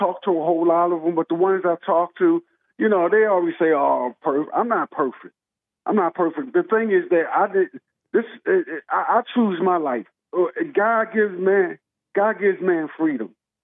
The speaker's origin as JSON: {"language": "English", "town": "Philadelphia", "region": "Pennsylvania", "country": "United States", "tie": "born there", "said": "So I'm a Philly guy. Well, I was born in Philly. I'm not a Philly guy like that."}